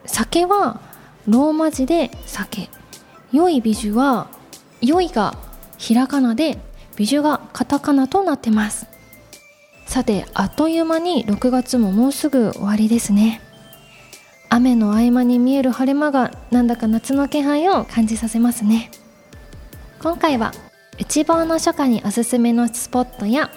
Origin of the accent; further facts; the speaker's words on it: Chiba, Japan; 私は千葉県出身で、趣味は釣りでして、小さい頃よく家族で千葉の館山にある堤防で夜釣りをしてました。